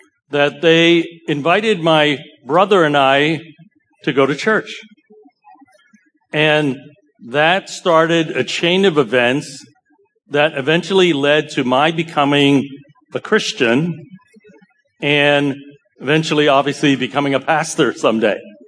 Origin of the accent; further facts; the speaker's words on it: Cambridge, Massachusetts, United States; I grew up in Cambridge, and then this was before it became a very expensive place to live, all right? And my parents were very hardworking immigrants from Toisan province in China.